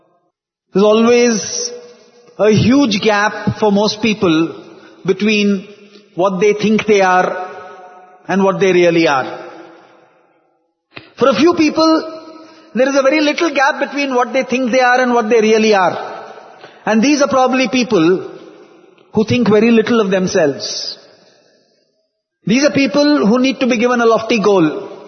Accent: Mumbai, Maharashtra, India; English is a second language; also born or lived in Vrindavan, India; I can say I am from Mumbai, I have lived a greater part of my life in Vrindavan and Prashantalayam than in Mumbai. I have lived more than 2/3 of my life there and less than 1/3 of my life in Mumbai.

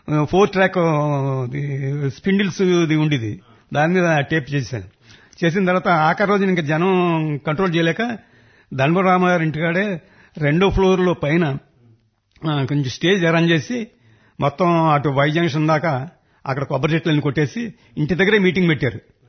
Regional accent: Pamarru, Andhra Pradesh, India; అంటే మా స్వగ్రామం పామర్ అండి. అప్పుడు నేను పామర్లను ఉండేవాడిని.

